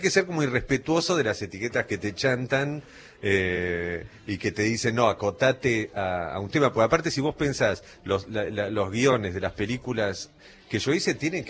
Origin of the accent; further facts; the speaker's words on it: Bahía Blanca, Buenos Aires Province, Argentina; nosotros somos de Bahía Blanca, sí. y bueno, hemos vivido mil veces el regreso al